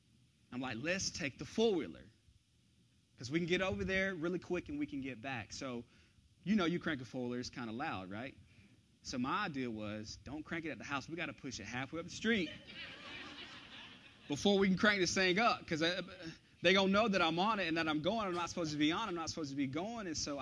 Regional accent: Carrollton, United States; We had a lot of land, and we had four-wheelers growing up in Carrollton

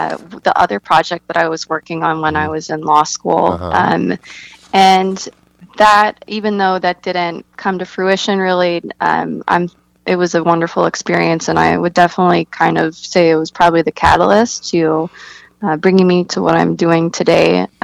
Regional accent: Budapest, Hungary; born or raised there

